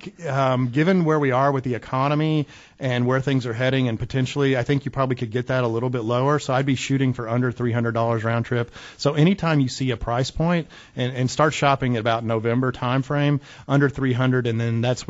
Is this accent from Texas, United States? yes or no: yes; Texas, United States; Well, I'm a Texan, so I can call it San Antone for you.